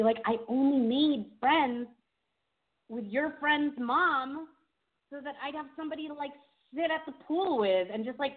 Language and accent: English; San Diego, California, United States; I was from San Diego. So I know of certain sections in San Diego